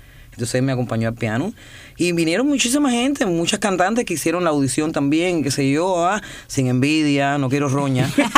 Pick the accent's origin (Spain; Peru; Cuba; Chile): Cuba; yo crecí en Cuba sin teléfono. Y sin carro